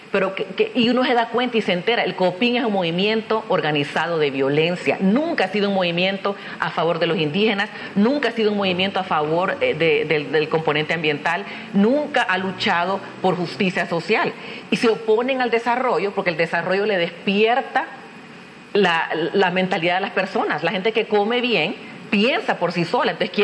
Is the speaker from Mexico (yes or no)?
no; Honduras; me siento privilegiada como hondureña que logré vivir en La Esperanza.